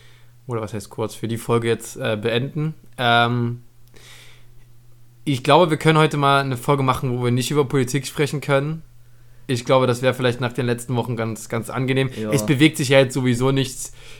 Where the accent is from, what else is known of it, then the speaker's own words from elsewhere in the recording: East Germany, Germany; Ich komme aus dem Osten, Juri kommt aus dem Westen.